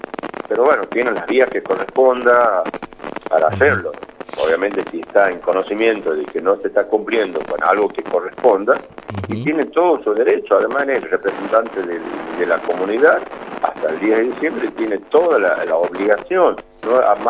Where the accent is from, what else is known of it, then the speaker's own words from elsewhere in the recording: Paclín, Catamarca, Argentina; somos, digamos, de Paclín.